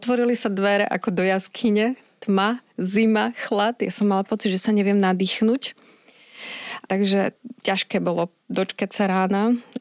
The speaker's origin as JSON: {"language": "Slovak", "town": "Poprad", "region": "Prešov Region", "country": "Slovakia", "said": "ja som z Popradu, chcela som to riešiť aj v Poprade"}